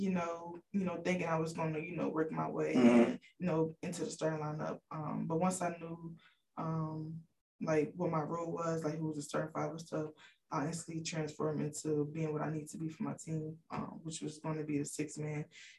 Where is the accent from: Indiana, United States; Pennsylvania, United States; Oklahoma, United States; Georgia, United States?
Pennsylvania, United States; Philadelphia; now in Raleigh, United States; because I'm from Philly.